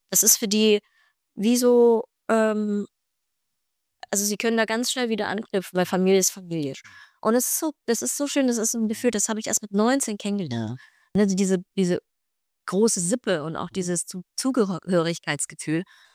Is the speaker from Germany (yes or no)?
yes; Saxony, Germany; Ich würde schon sagen, Sachsen ist meine Heimat.